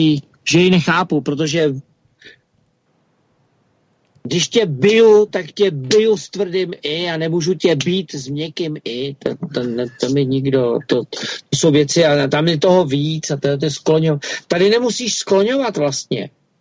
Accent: Prague, Czechia; protože jako Pražák se každý rok chodil do zoologické zahrady

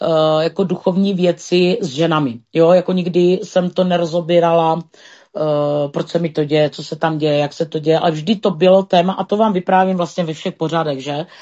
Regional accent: Moravia, Czechia; což my jsme Moraváci, že, tož či jsou hody naše hody

